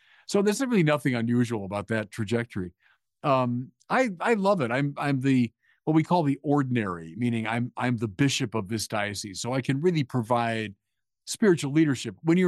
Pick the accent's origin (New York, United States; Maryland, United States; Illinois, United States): Illinois, United States; Chicago; I'm from Chicago originally. So coming here was, you know, like coming home. I was back to the Midwest.